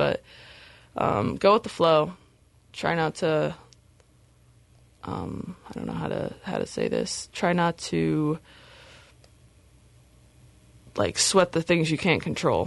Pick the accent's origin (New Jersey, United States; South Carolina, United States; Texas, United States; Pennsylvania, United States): New Jersey, United States; Colonia; My dad owns a office building in my hometown, Colonia, New Jersey.